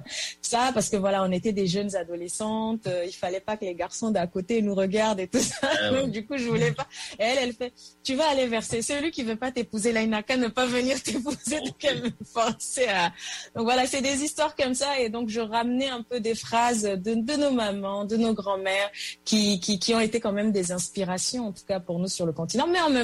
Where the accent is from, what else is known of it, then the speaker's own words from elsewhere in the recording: Chad; moved away as an adult; now in France; Moi, je suis née, j'ai grandi au Tchad. Je suis venue en France pour m'y installer, on va dire, à l'âge de 35 ans